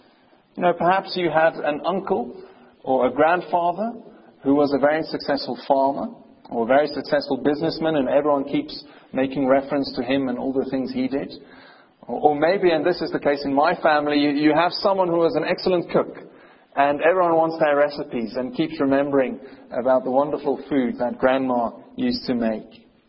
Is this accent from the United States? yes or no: no; South Africa; And also, as South African citizens, I think we're all very grateful for the work which Nelson Mandela and Desmond Tutu have done